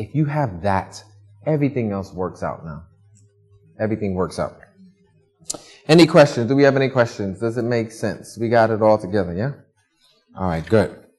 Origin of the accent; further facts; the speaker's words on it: New York, United States; I learned something growing up in New York.